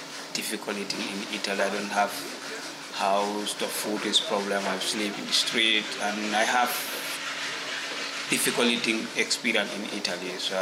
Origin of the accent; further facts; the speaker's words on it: Gambia; now in Berlin, Germany; I'm from Gambia. I'm living in Berlin at this moment.